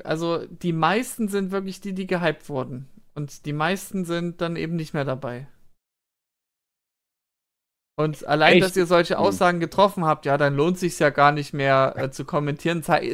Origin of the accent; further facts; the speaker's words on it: Germany; Sind wir Deutsche das krasse Fußballland oder gibt es Länder, die noch krasser sind?